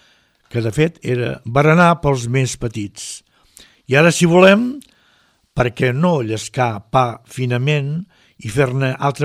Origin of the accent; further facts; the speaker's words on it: Reus, Catalonia, Spain; Jo que soc de Reus